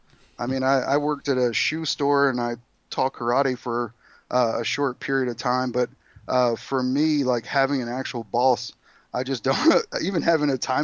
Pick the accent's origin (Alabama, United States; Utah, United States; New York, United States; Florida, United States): Alabama, United States; I'm from South Alabama. So like my family, they were farmers, but they were also merchants.